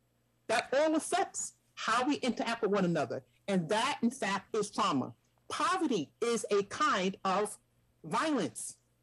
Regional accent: New York, United States; If I may, Mike, I'm from New York. And in the 80s and 90s, there was a lot of gun violence

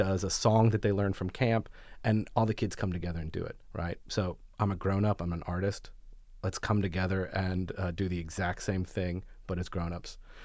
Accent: Virginia, United States; as a new person in a city, I'm from Virginia and I moved here for work.

